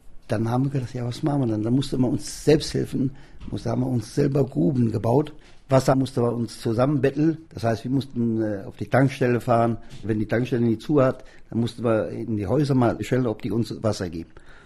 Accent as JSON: {"language": "German", "town": "Düsseldorf", "region": "North Rhine-Westphalia", "country": "Germany", "tie": "born or raised there", "said": "Ich bin im Wohnwagen groß geworden. Hier waren ja nur Wildnis."}